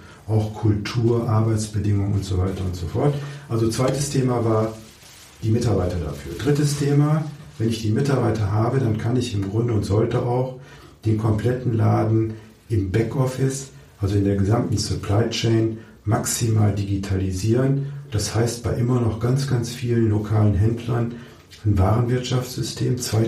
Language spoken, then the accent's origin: German; Osnabrück, Lower Saxony, Germany; born there; Ich bin zufällig in Osnabrück geboren, wo ich auch immer noch häufig bin